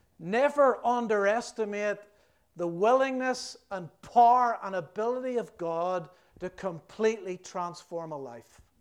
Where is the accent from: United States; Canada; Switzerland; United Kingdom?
United Kingdom; Belfast, Northern Ireland; Growing up in Belfast, we had a phrase, he talks a good fight.